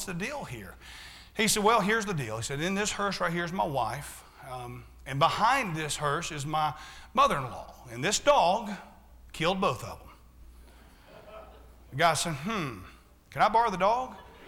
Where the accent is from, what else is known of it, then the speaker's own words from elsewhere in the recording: Florida, United States; I grew up in Florida, and in Florida, the deer down here, they're kind of like big dogs